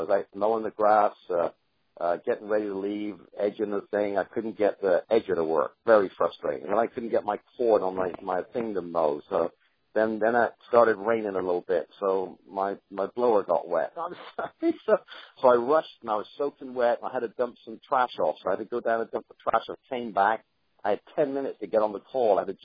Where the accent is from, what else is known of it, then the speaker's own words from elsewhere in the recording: England, United Kingdom; So I hope you guys have a happy 4th, even though I'm an English person, okay?